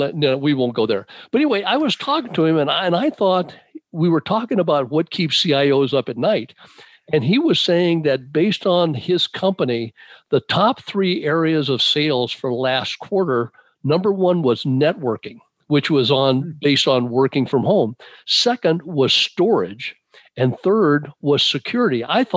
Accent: Tucson, Arizona, United States; I grew up in Tucson, and I remember my dad waking all of us boys up at 2 o'clock in the morning to go out in the backyard and see snow.

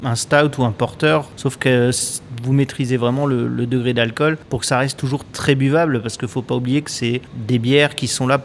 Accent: Strasbourg, Grand Est, France; l'image que j'en avais en tant que Strasbourgeois

